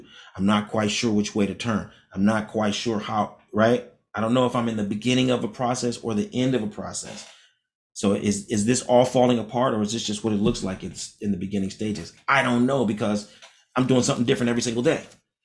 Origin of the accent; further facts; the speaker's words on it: California, United States; now in Georgia, United States; I'm from California, but I live here in Georgia, and I see the significance of design in the roads here.